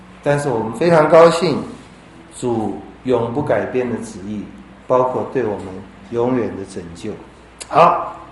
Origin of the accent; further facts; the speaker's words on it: China; 我们中国人说书到用时方恨少